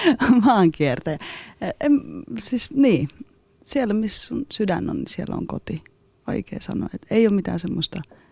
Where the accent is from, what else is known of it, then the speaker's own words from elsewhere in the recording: Georgia; also born or lived in Petrozavodsk, Russia / Russia; mä oon syntynyt Petroskoissa, heti sitä aika nopeasti kotiuduin Georgia, niin mä seilasin aika pitkälti Georgia-Venäjän väliä.